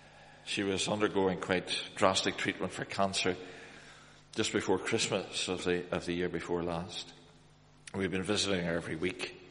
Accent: Ireland; I mean, I you know, I'm Irish and I'm stupid, but, you know, it seems perfectly straightforward.

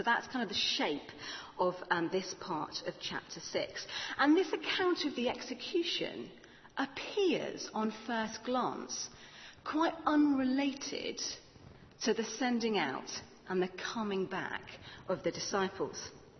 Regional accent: Liverpool, North West England, United Kingdom; And I know my accent doesn't give it away, it's years of drama training, but I'm actually Anfield, born and bred.

